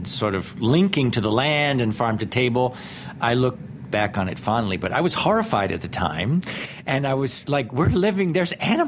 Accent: Toledo, Ohio, United States; I grew up in Toledo, Ohio, a town known for glassmaking

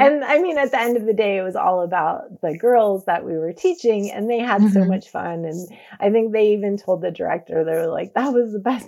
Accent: California, United States; I grew up in California. I can understand Spanish on the radio.

